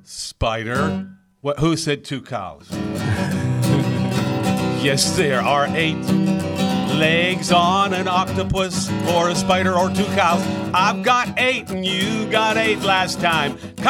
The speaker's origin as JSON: {"language": "English", "town": "Pittsburgh", "region": "Pennsylvania", "country": "United States", "tie": "born or raised there", "also_born_or_lived": "Utica, United States", "said": "I was born in Utica, New York, but since I was five, we moved to Pittsburgh, so I've been here pretty much all my life."}